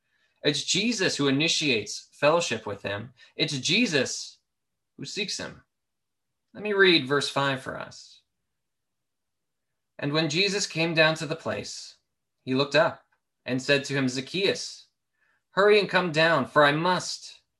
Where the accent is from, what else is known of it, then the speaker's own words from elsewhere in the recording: United States; And I'm American, so my references might be a bit more American than Canadian.